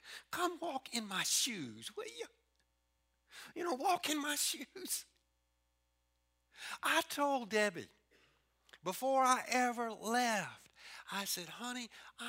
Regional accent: United States; It's because I was an American pastor. And in my Americanness, not because I'm American, but in my difference, I became the means whereby they showed up.

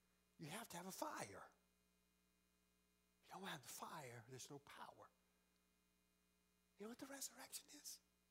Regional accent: Deep South, United States; I grew up in the Deep South. I grew up in the Deep South where we eat barbecue and we play baseball and football and we go to church on Sunday.

